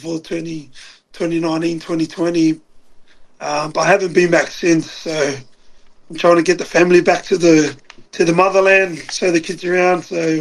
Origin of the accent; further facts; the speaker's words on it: Pomare, Wellington, New Zealand; I was born in New Zealand in Lower Heart Hospital, and then I sort of grew up in a little area called Pumare. You know, it was pretty rough, man, full of mobs.